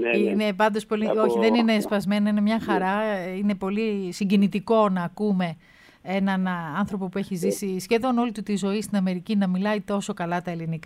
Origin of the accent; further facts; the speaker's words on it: Peloponnese, Greece; Όχι, είμαι Πελοποννήσια, είμαι από την Αρκαδία.